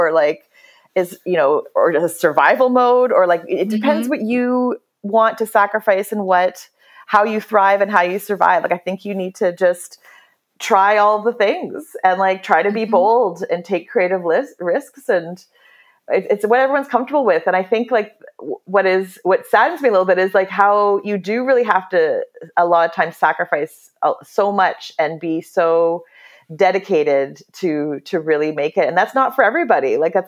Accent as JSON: {"language": "English", "country": "Canada", "said": "being a Canadian."}